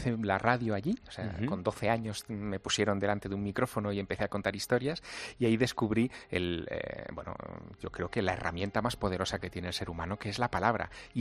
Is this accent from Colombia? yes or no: no; Teruel, Aragon, Spain; born there; yo, como tú muy bien sabes, nací en Teruel, que es una ciudad muy pequeñita.